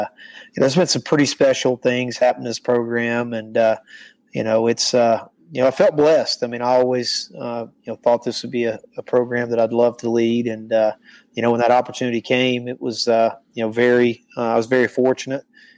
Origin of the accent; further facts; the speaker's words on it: North Carolina, United States; Yeah, I'm local. I grew up in I grew up in Burke County, just right across the Avery County line.